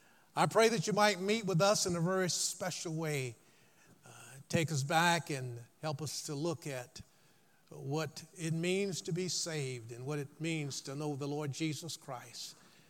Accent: Tallahassee, Florida, United States; I grew up in Tallahassee, Florida. I grew up back in the day when we used to have revival meetings in the summertime.

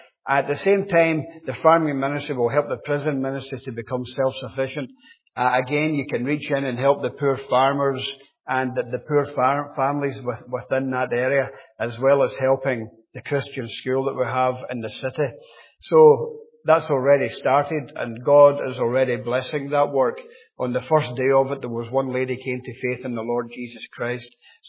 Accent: Scotland, United Kingdom; I'm sure you can tell by now that I'm not from Northern Ireland. I was born and brought up just outside Glasgow.

